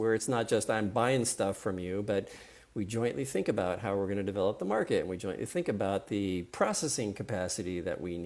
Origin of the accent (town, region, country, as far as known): San Diego, California, United States